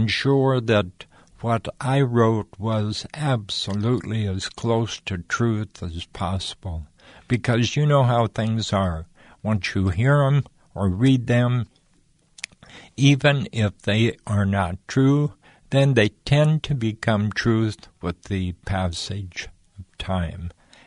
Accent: Nebraska, United States; moved away; also born or lived in Wyoming; No, I grew up in Nebraska, but then moved to Wyoming.

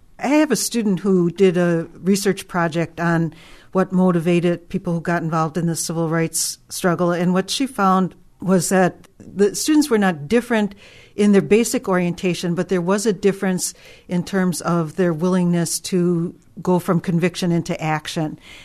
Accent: Milwaukee, Wisconsin, United States; I grew up on the south side of Milwaukee, and I was raised on 44th in Oklahoma, a very homogeneous neighborhood, all white, mostly Catholic.

